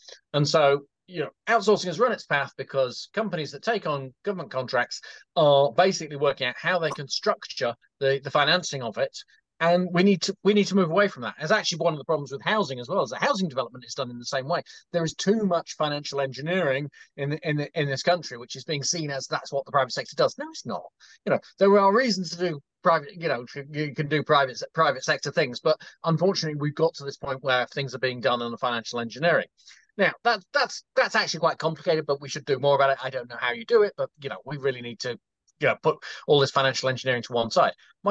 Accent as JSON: {"language": "English", "region": "London", "country": "United Kingdom", "said": "because I'm from London"}